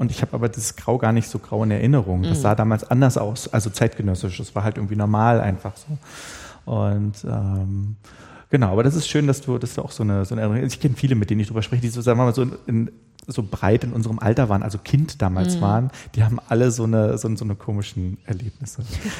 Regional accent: Berlin, Germany; Ich habe damals meine Kindheit auf dem Sophienhof in Hackschenhöfen verbracht und in Berlin war sicherlich nochmal eine andere Stimmung auch als im Rest des Landes.

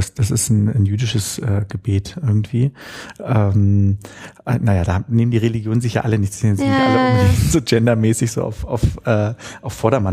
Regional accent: Berlin, Germany; born there; das war halt interessant, als gebürtige Berliner sich sozusagen auch so ein bisschen ausgeschlossen zu fühlen

